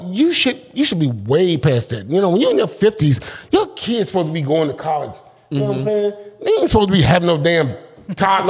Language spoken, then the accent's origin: English; Cleveland, Ohio, United States; You know, I'm from Cleveland, Ohio.